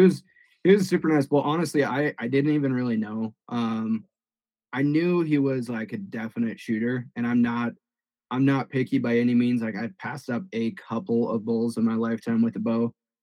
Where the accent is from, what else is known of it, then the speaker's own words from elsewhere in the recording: Montana, United States; So I was born and raised in Montana, still live here.